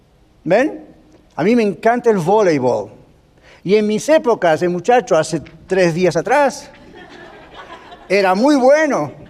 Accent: Colorado, United States; Pero hiking, todos sabemos, somos de Colorado, ¿quién no sabe qué es hiking? Somos todos bilingües acá.

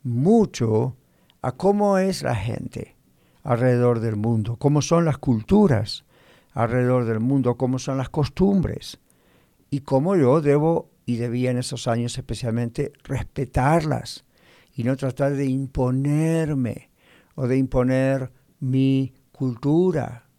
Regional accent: Argentina; now in United States; no son las mismas que de pronto en mi país de origen, Argentina. Entonces, pueden ser ofensivas. Cuando yo llegué hace 40 años a los Estados Unidos, mi manera de hablar en castellano

